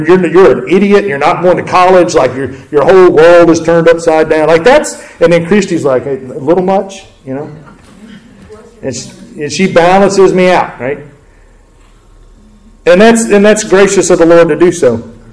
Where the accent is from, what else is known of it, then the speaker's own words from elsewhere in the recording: McCalla, Alabama, United States; I'm from McCalla. I grew up kind of thinking I was country.